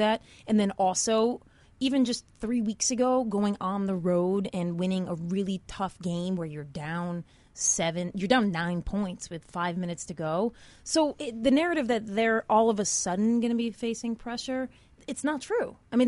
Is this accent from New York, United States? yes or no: yes; Saratoga Springs, New York, United States; I grew up around Saratoga Racetrack